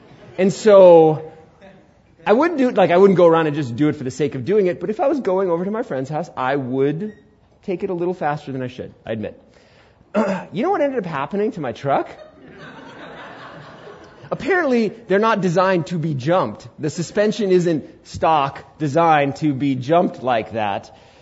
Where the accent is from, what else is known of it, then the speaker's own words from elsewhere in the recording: Queens, New York, United States; born there; You know, again, born in Queens, New York, I didn't know anybody that owned a truck. I didn't know any Indian that owned a truck.